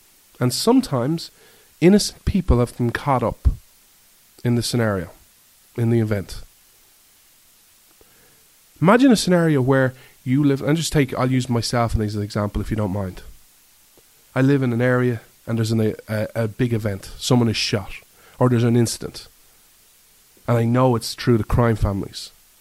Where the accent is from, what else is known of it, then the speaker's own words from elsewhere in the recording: Ireland; I want to explain to you why I, as an Irishman, am so pro Second Amendment.